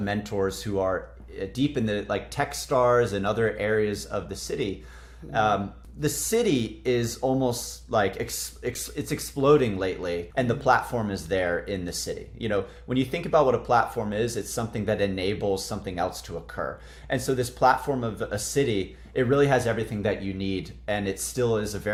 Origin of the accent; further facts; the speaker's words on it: Atlanta, Georgia, United States; I was born and raised in Atlanta, right in the city. And so I've spent, of course, 30 years of my life in and around Atlanta.